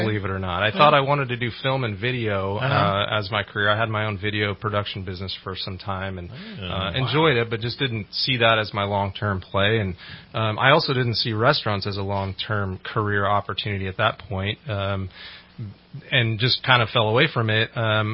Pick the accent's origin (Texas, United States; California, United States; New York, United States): California, United States; Citrus Heights; also born or lived in Carmichael / Folsom; So I was born in Carmichael, grew up in Citrus Heights, and then moved to an area called Folsom. So just all kind of suburbs of Sacramento.